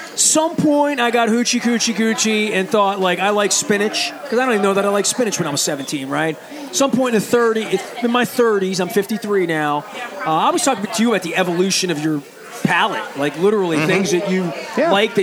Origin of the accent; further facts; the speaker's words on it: Baltimore, Maryland, United States; I grew up in East Baltimore. Went to many, many bull and oyster roasts as a kid.